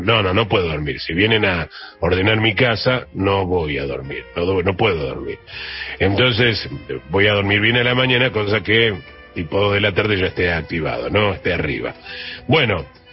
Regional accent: Buenos Aires, Argentina; Yo, como sabés, soy muy porteño en ese aspecto, y me encanta tomar un cafecito

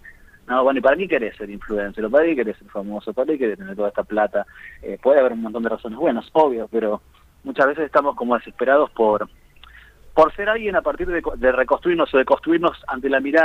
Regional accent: Buenos Aires, Argentina; que también nos encontramos siempre los porteños cuando salimos de Buenos Aires

